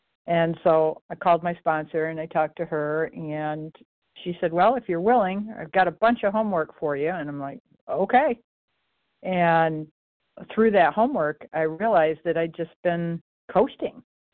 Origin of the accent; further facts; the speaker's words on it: Michigan, United States; recovered compulsive overeater. I'm from Michigan.